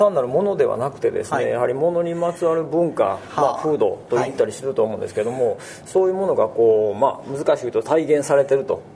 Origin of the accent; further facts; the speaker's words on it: Kochi, Japan; 高知や、そうですね、高知出身ですね。